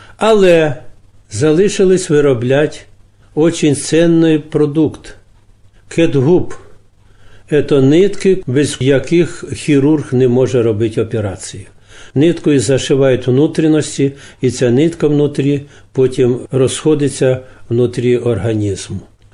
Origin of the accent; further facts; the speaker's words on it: Poltava, Poltava Oblast, Ukraine; Котовські знали, що я з Полтави